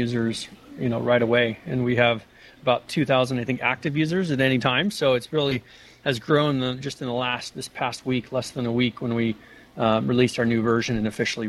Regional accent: Boise, Idaho, United States; I'm from Boise, Idaho, and I'm a computer consultant here with Boise Computer Service.

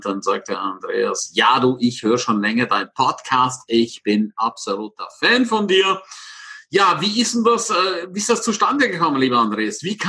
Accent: Switzerland; Ja, ich bin ja selber Schweizer

